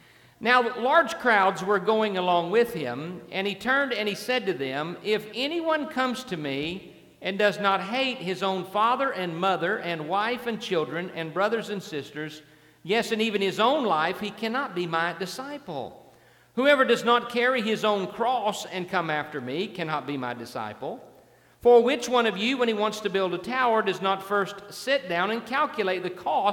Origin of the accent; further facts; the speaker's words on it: Pleasant Hill, Illinois, United States; moved away as an adult; now in Florida, United States; little town just across the river in Pleasant Hill, Illinois. So I spent the first 27 years of my life as a Midwesterner.